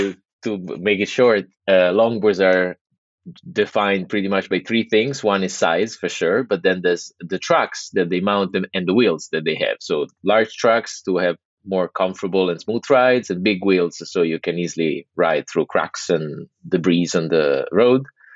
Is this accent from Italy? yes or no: yes; Rome, Lazio, Italy; I was born and raised there. I grew up in Rome. I went to school. All my old time friends are, you know, still based in Italy.